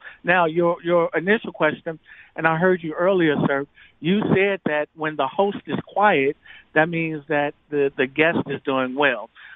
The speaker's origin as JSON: {"language": "English", "town": "Chicago", "region": "Illinois", "country": "United States", "said": "I'm from Chicago. No one in Chicago loves the president."}